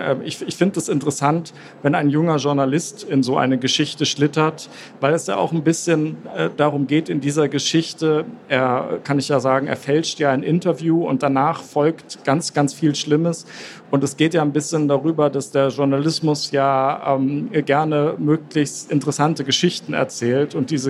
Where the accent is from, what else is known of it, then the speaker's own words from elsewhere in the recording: Bavaria, Germany; Also ich bin ja in Bayern auch groß geworden